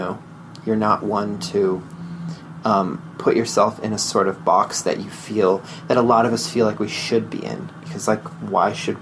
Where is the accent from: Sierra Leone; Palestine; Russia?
Russia; accent: Russian; And, like, I have such deep, like, my Russian accent.